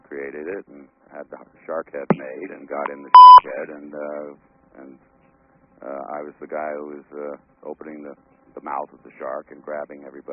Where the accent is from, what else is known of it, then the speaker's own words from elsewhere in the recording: New York City, New York, United States; I came from East Harlem in New York City.